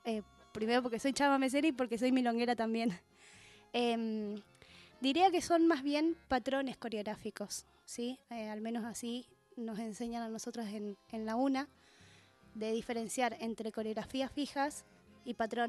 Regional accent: Misiones, Argentina; soy de Misiones. Y bueno, allá en Misiones tenemos mucha influencia de otras danzas que nos hacen bailar de una manera diferente

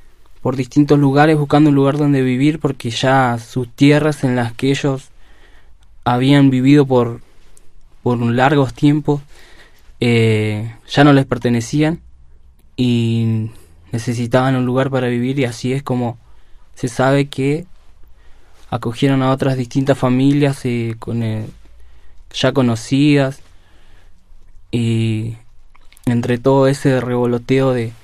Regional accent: Cushamen, Chubut, Argentina; yo soy nacido y criado acá en Cusamen, en esta localidad que se encuentra ubicada al noroeste de la provincia del Chubut.

